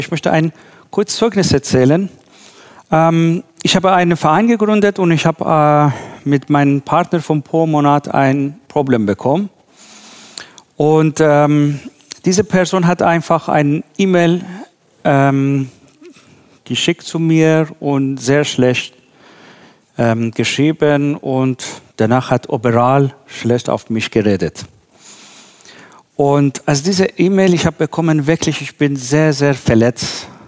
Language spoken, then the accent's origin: German; Iran; German is a second language; Also wir als Iraner immer ein zum Beispiel sagen